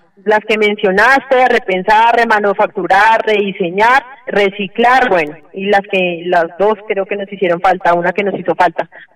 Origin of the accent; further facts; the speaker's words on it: Colombia; en manos de cada uno de nosotros como colombianos